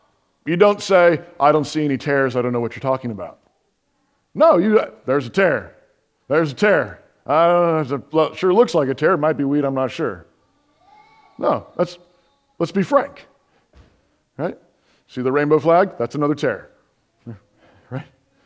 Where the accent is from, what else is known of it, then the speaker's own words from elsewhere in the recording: Baltimore, Maryland, United States; I grew up near Baltimore.